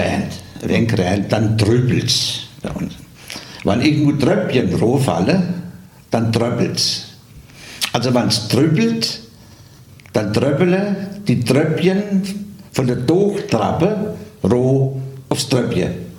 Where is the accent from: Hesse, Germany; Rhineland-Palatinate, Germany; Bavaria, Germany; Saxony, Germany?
Bavaria, Germany; Obersinn; born there; ich bin gebürtiger Obersinner